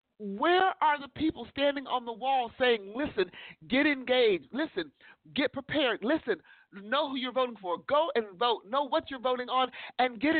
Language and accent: English; Ohio, United States; Mahoning County, Boardman, Trumbull County. I'm from Trumbull County.